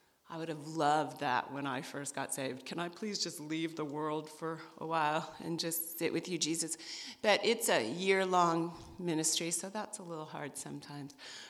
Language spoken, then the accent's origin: English; California, United States; moved away as an adult; now in Bangor, United States; I'm from California, and I was called here about 10 years ago to, by God, because nobody moves from California to Maine unless it's God's idea